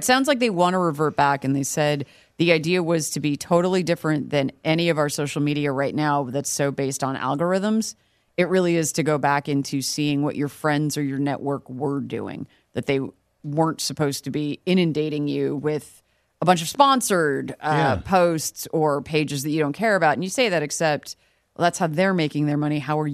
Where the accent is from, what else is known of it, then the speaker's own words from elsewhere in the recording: Connecticut, United States; I, we are both from Connecticut. We're the same age.